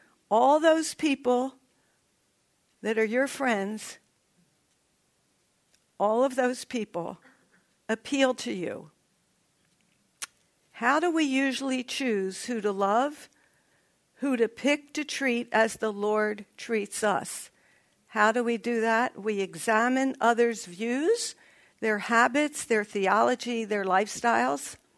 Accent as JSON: {"language": "English", "town": "Philadelphia", "region": "Pennsylvania", "country": "United States", "also_born_or_lived": "Baltimore", "said": "I'm from Philadelphia and lived in Baltimore. We say water."}